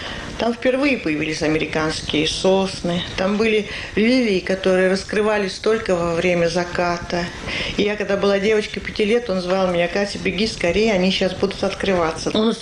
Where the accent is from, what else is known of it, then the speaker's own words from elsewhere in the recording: Moscow, Russia; мы рано вообще из Москвы уезжали, москвичи.